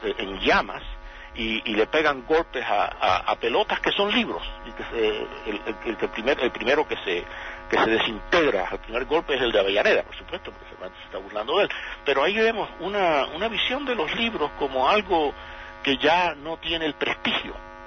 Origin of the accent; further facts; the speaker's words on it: Cuba; yo recuerdo haberlo leído de niño en mi casa en Cuba.